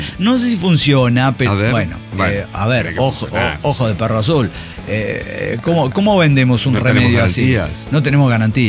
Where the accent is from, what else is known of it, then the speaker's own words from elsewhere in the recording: Oaxaca, Mexico; Recuerdo cómo me curaron de espanto. En mi pueblo, en Oaxaca.